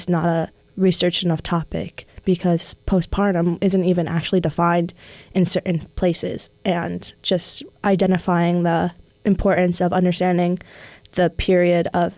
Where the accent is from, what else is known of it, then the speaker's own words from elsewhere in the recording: Russia; I say I'm from Russia and that's really all I know.